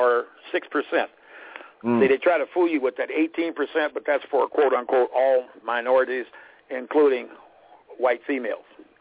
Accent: Kansas City, Missouri, United States; I talk with some associates of mine in my hometown of Kansas City

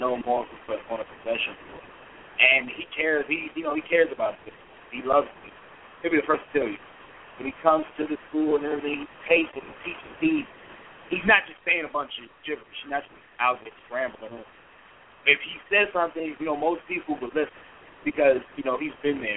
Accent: Washington, District of Columbia, United States; I'm a diehard Redskins fan. Anyone knows personally, I'm from Washington D.C.

